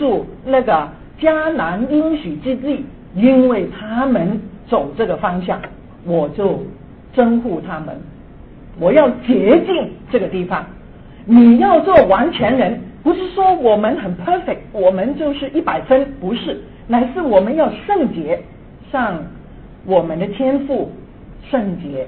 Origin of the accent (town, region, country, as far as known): China